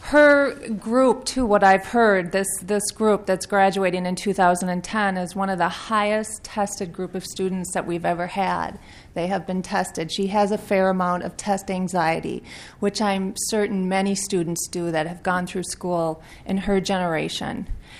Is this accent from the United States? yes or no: yes; Plymouth, Minnesota, United States; Community. I'm from Plymouth, Minnesota.